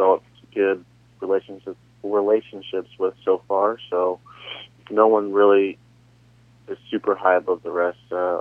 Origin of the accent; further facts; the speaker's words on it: California, United States; also born or lived in Kansas City / Kansas; I was born in Kansas City. Really? I lived in Kansas for 8 years, and then I moved to California, lived in California for 7 years